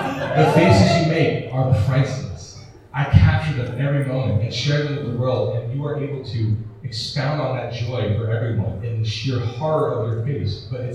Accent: New Jersey, United States; It's because I'm from Jersey, all right?

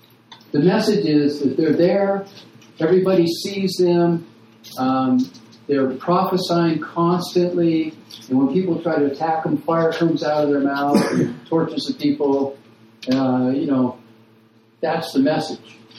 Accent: United States; I don't even have a cell phone. I'm from America.

